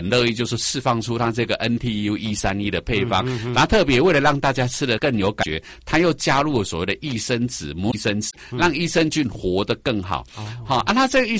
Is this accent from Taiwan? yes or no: yes; Taiwan; 那外国人要的菌跟我们台湾人要的菌又不太一样